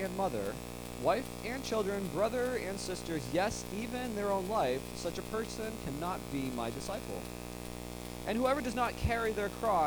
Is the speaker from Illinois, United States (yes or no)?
no; Warwick, New York, United States; My family and I hail from Warwick, New York, which is down the freeway and down 84 and down 17 and over the mountain and through the hills and seeing cows here and there. To Grandma's house we go. That is where we're from.